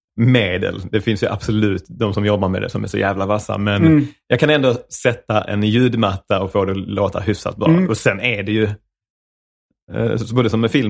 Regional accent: Skåne, Sweden; Jag är ju uppvuxen utanför Ystad.

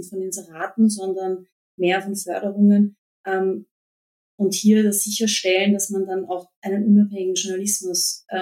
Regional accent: Vienna, Austria; also born or lived in Lower Austria; Eigentlich komme ich aus Wien, aber wir haben so, wie viele in Österreich, sind wir zur Hälfte eigentlich aufgewachsen in Niederösterreich. Es ist Obertinger, heißt das. Das kennt man jetzt vielleicht nicht. Das ist in der Nähe von Großweikersdorf und Hollabrunn.

